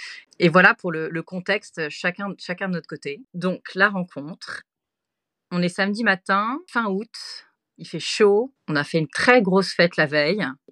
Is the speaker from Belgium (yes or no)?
no; France; Une fois que je lui dis que je suis française, me parle en français.